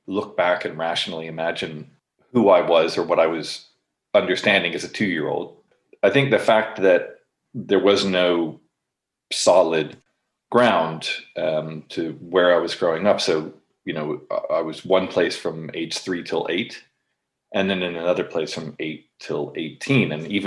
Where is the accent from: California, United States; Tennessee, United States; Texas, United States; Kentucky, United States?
California, United States; born there; I was born in California, and I think we spent about 3 weeks there before we drove across country because my father was stationed there during the Vietnam War.